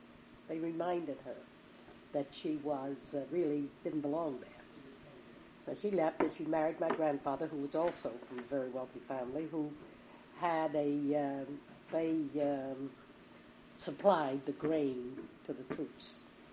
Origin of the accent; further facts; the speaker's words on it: New York City, New York, United States; born there; I was born on Suffolk Street, 22 Suffolk Street.